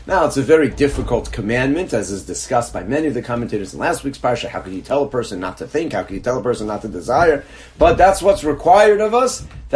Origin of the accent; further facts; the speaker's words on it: Northeast, United States; This is my first experience down south. I grew up in the Northeast